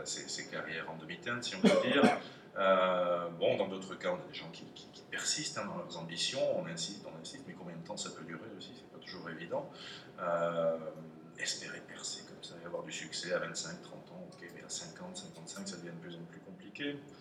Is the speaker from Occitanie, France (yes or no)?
yes; Toulouse, Occitanie, France; je suis toulousain, j'étais musicien à Toulouse.